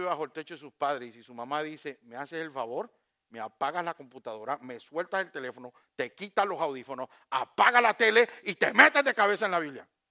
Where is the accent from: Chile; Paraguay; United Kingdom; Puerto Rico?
Puerto Rico; Soy puertorriqueño. Yo no soy hondureño.